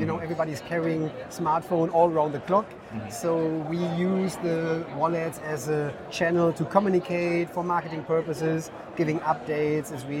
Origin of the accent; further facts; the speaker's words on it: Germany; English is a second language; I'm from Germany.